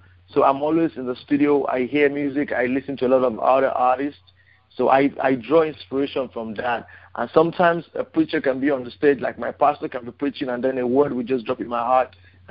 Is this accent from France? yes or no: no; Nigeria; now in Dallas, United States; Yes, sir. I'm from Nigeria, from Africa.